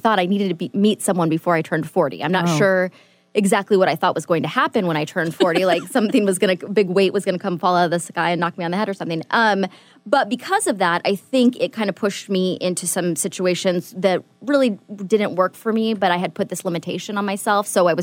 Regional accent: Seattle, Washington, United States; I moved back to Seattle, which is my hometown. I'd been living away for 10 years

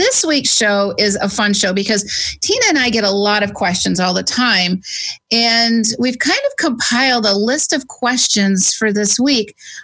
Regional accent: Poway, California, United States; And in the case of the shooting in my hometown in Poway, this kid who did this shooting was a normal kid.

